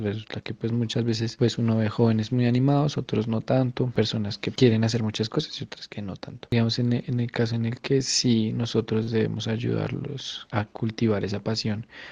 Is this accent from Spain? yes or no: no; Bogotá, Colombia; soy de Bogotá, Colombia